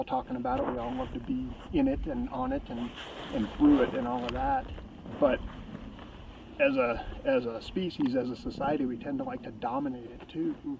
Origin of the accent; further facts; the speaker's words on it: Ozark, Missouri, United States; So I grew up in Ozark, Missouri, which is in the southwest corner of the state of Missouri, and it's just north of Branson.